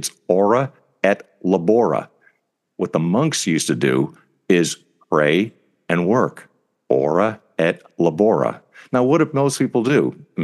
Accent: New Jersey, United States; because we grew up in New Jersey.

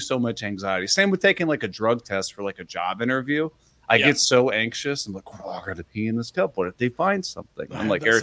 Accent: Ohio, United States; accent: Ohio; No, I probably just, it's my Ohio accent.

